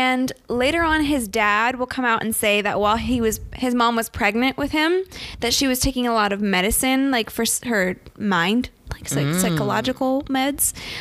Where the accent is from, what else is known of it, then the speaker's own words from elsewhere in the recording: Ohio, United States; I'm from Ohio, but I don't know you.